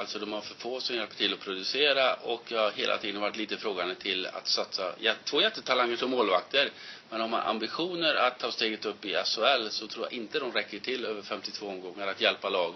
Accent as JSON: {"language": "Swedish", "town": "Karlskoga", "region": "Värmland", "country": "Sweden", "said": "Då måste jag vara som värmlänning då. Alltså Karlskoga."}